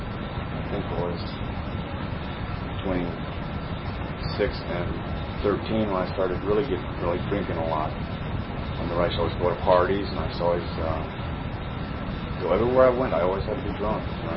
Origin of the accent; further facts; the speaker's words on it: Susanville, California, United States; born there; And I come from California. I'm born in Susanville, California.